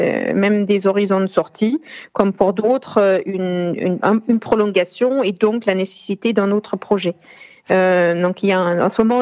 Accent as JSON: {"language": "French", "country": "Germany", "second_language": "French", "moved": "yes", "lives_now": "France", "said": "je suis allemande, je vis en France, je parle plusieurs langues, je connais plusieurs cultures."}